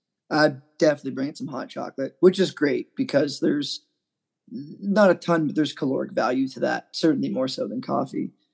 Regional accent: Appalachia, United States; I come from Appalachia, and in the States, Appalachia is disproportionately affected by the opioid epidemic.

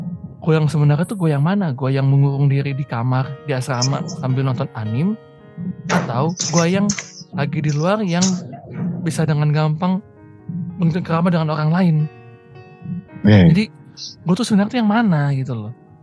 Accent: North Sulawesi, Indonesia; accent: Manado; tapi lidah Manado.

